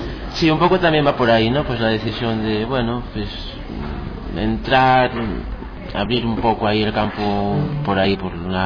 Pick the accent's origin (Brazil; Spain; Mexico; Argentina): Spain; Bueu, Galicia; born there; Nací en Bueu, una villa...